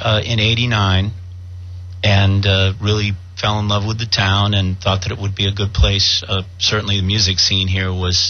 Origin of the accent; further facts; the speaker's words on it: Easton, Massachusetts, United States; I grew up in the Boston area, and I grew up just south of Boston, kind of moved out of the city and into the suburbs, and went to high school in a small town called Easton in Massachusetts.